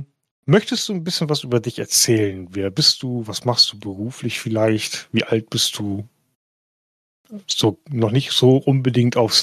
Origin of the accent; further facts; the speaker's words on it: Northern Germany, Germany; Ich komme halt aus Norddeutschland